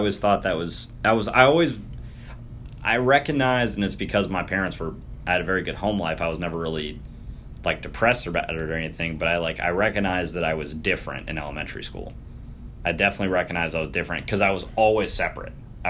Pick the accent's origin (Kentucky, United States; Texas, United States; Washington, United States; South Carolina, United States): Kentucky, United States; Danville; I'm from Danville, Kentucky originally. We would drive up to Lexington, Kentucky, for those of you that are familiar.